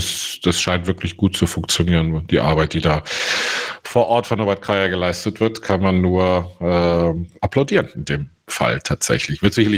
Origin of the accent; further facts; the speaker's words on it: Bonn, North Rhine-Westphalia, Germany; born there; Ich komme ja aus Bonn gebürtig